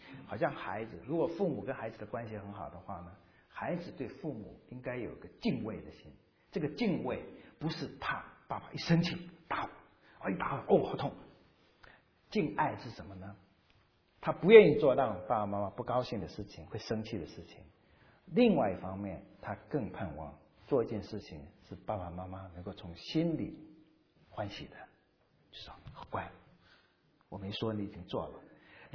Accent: China

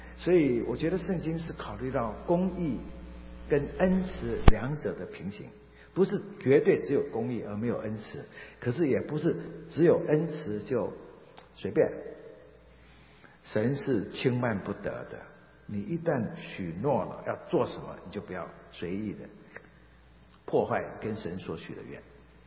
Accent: China; 如果照犹太人的禁忌，很多东西不能吃叫不洁净的话，我们中国人活不下去了。不能吃的都是我们中国人特爱吃的。

